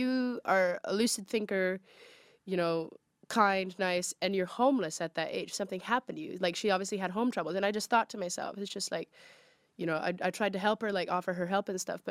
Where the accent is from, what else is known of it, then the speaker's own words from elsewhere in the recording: United States; I go to Manchester, I say I'm American, they're like, oh, that's nice.